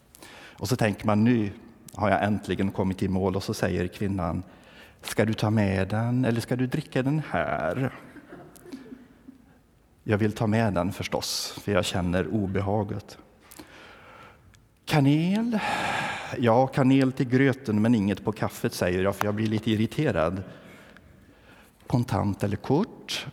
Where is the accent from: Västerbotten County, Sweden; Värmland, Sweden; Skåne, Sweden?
Värmland, Sweden; Tången; Jag minns källan utanför missionshuset hemma i Tången i södra Värmland.